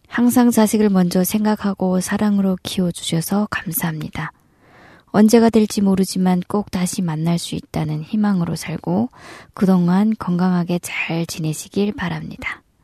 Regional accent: Musan, North Hamgyong, North Korea; moved away as an adult; now in South Korea; 저는 무산에서 10년 전에 탈북한 … 지금은 한국에서 가정을 꾸리고 잘 살고 있습니다.

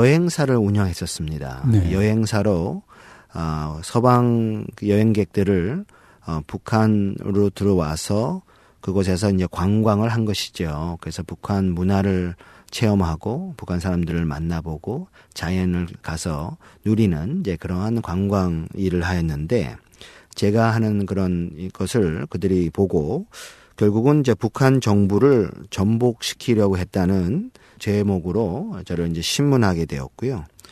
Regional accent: Seoul, South Korea; born there; 네, 제가 대한민국 서울에서 태어났고요.

